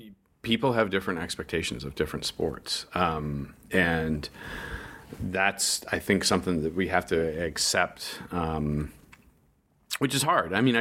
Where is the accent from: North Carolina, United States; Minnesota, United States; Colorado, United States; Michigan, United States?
Colorado, United States; Denver; I mean, my hometown team, we've won a few Super Bowls, and the Denver Broncos.